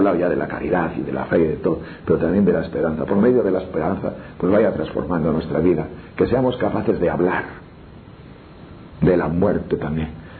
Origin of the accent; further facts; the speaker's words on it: Tejerina, Castile and León, Spain; pues murió de repente en mi pueblo, aquí en Tejerina, jugando a los bolos